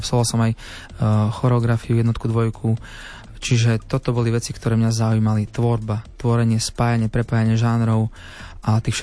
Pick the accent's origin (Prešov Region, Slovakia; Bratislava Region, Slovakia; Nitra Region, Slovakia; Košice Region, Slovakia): Košice Region, Slovakia; Michalovce; also born or lived in Sobrance; ja som sa narodil v Sobranciach, takže až niekde blízko pri hranici s Ukrajinou. No ale vyrastal som teda v Michalovciach